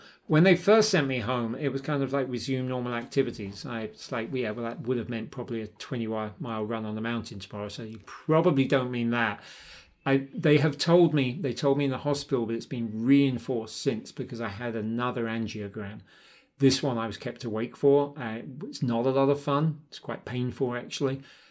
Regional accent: London, United Kingdom; My old band growing up in London.

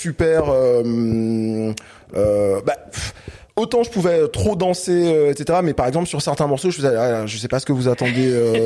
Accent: Martinique; moved away; Donc moi, je suis arrivé de Martinique, d'abord à Rennes

